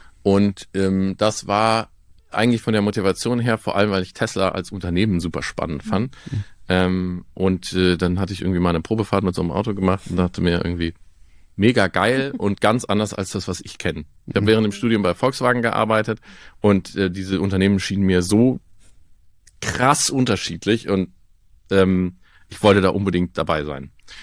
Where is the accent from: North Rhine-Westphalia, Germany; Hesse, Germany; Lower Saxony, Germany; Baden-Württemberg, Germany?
Baden-Württemberg, Germany; Ich bin auch meine Kindheit im Schwarzwald verbracht, in the middle of nowhere.